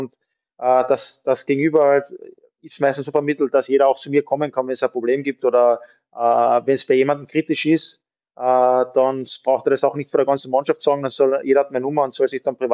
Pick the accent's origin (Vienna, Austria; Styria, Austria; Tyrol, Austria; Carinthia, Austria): Carinthia, Austria; Klagenfurt; aber ich komme aus Klagenfurt.